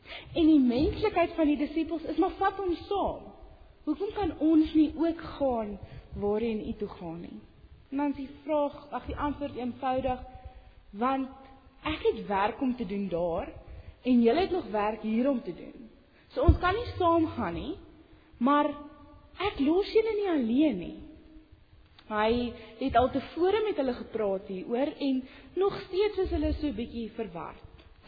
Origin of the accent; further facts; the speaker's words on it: Western Cape, South Africa; Ek kom van die Kaap af